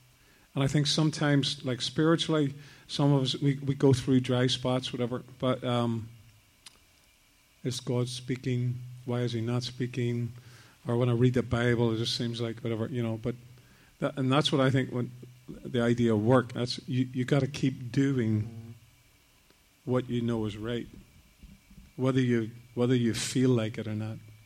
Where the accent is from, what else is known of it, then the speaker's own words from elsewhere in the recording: Ireland; I'm Irish. I'm kind of like, you know, public display of affection. You know, it's kind of like was, you know, that's not really what Irish people do, yeah.